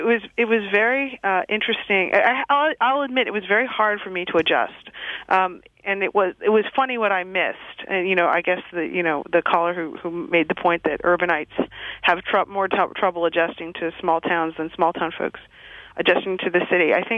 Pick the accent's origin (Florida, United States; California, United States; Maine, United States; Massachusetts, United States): Massachusetts, United States; Boston; I'm from Boston, but my mother is an immigrant from the West Indies and the Caribbean island of St. Lucia. And my father is from Greece.